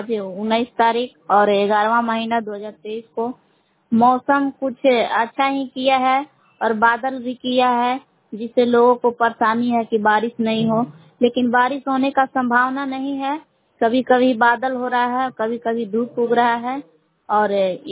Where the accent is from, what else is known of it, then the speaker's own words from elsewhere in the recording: Bilav, Bihar, India; ग्राम बिलाव जिला कैमूर भभुआ के निवासी हूँ।